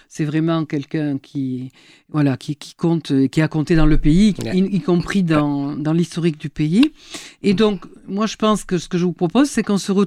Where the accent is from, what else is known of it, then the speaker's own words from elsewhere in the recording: Montpellier, Occitanie, France; sans être vraiment chauvine, puisque je suis montpelliéraine, y compris de naissance